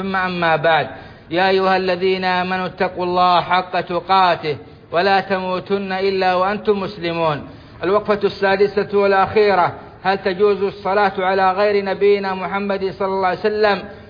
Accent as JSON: {"language": "Arabic", "country": "Saudi Arabia"}